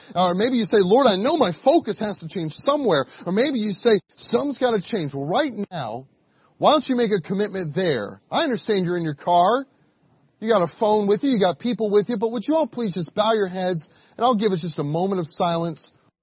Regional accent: Alabama, United States; I'm from Alabama where everybody, my wife and I kind of came into Alabama.

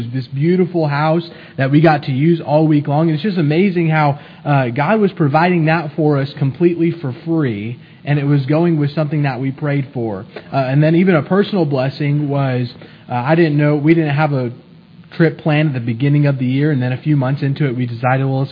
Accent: California, United States; I'm glad to hear you think I'm a normal person, even though I'm from California.

